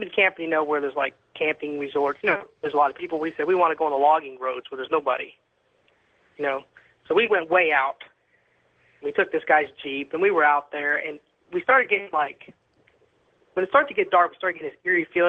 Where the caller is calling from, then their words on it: Tulsa, Oklahoma, United States; I'm calling from Tulsa.